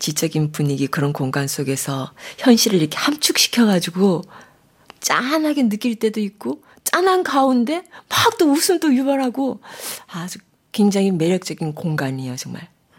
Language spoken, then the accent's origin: Korean; Seongju, North Gyeongsang, South Korea; accent: Gyeongsang dialect; 저는 요즘 사드로 유명해진 성주.